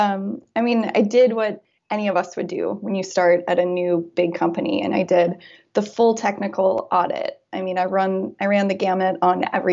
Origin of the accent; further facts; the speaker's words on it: Minnesota, United States; So I'm originally from Minnesota, went to University of Minnesota and graduated with a major in strategic communications public relations.